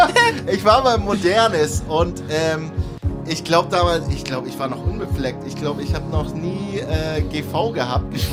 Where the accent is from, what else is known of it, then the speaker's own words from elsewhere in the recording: Neubrandenburg, Mecklenburg-Vorpommern, Germany; born there; Okay, es ist meine Geburtsstadt Neubrandenburg.